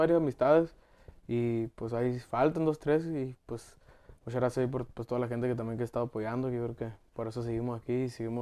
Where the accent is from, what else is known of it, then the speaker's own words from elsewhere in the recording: Phoenix, Arizona, United States; Pues siempre he dicho que soy de Phoenix. Siempre he sido y siempre he dicho.